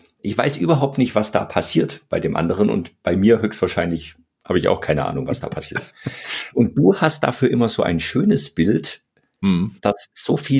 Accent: Bavaria, Germany; Also ich komme ja aus Bayern, da sagen wir die Chemie.

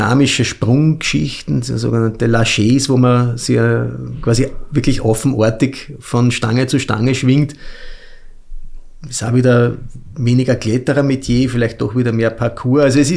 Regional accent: Austria; als Österreicher

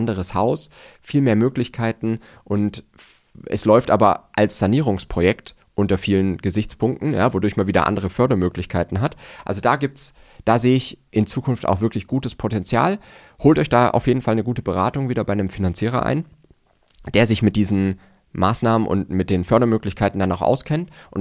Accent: Nuremberg, Bavaria, Germany; ich bin ja aus Nürnberg oder wir haben hier den Sitz in Nürnberg

